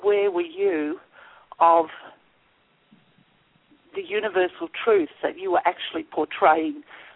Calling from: Australia; I'm calling from Australia. Oh, I'm calling from Australia.

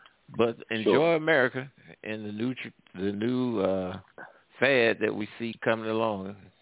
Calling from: the South, United States; I'm calling from the Midwest and the South. The good old South

